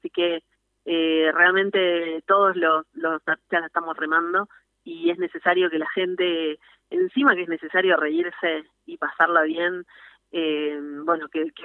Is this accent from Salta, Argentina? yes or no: yes; Salta, Argentina; todos somos salteños, todos somos argentinos.